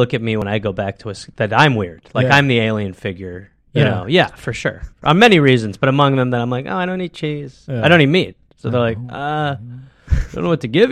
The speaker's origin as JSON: {"language": "English", "town": "Milwaukee", "region": "Wisconsin", "country": "United States", "said": "The cheese. Yeah, I'm from Milwaukee, Wisconsin."}